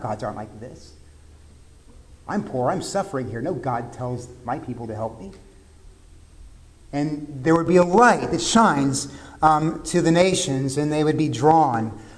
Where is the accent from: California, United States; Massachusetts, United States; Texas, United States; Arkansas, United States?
Texas, United States; I'm from Texas, and I can remember a bit of this when I was a kid